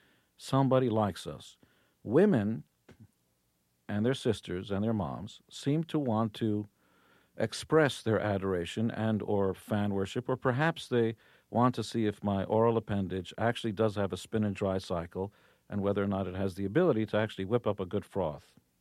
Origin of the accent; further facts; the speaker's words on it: Israel; I come from Israel.